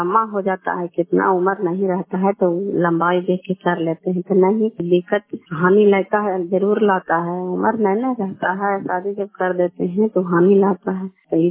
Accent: Kalyanpur, Bihar, India; घर कल्याणपुर वाली गलसी पंचायत खान चांदी जिला नालंदा का निवासी हूँ।

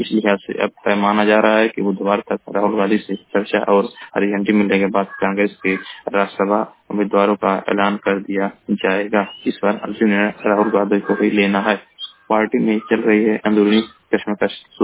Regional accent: Maharajganj, Uttar Pradesh, India; मैं जिला महाराजगंज का निवासी हूँ।

